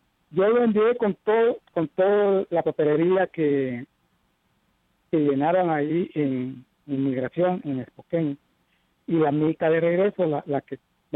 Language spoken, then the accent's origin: Spanish; Guatemala; yo soy de Guatemala.